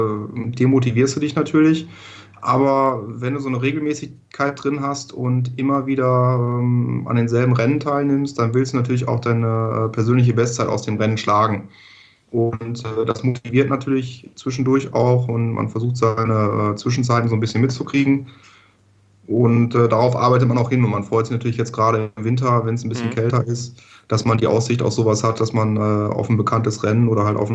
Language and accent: German; Düsseldorf, North Rhine-Westphalia, Germany; also born or lived in Hamburg; ich komme aus Düsseldorf